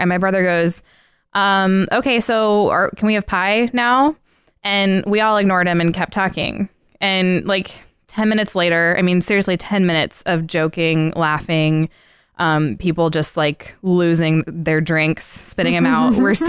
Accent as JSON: {"language": "English", "region": "Scotland", "country": "United Kingdom", "said": "I just know that for us, that was like really saucy because we're so Scottish."}